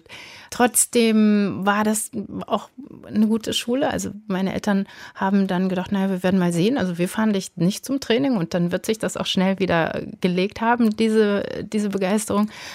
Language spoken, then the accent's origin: German; Offenbach, Hesse, Germany; born there; Na, ich bin in Offenbach geboren.